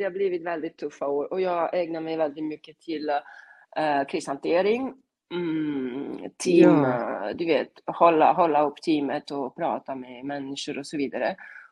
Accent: Rome, Lazio, Italy; här har jag vuxit upp och här har jag född i Rom och jag var här 22 år, även om jag vuxit upp mest med Tabiano Castello fram och tillbaka med farmor och farfar.

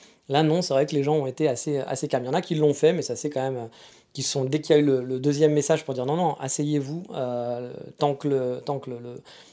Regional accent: France; chez nous en France

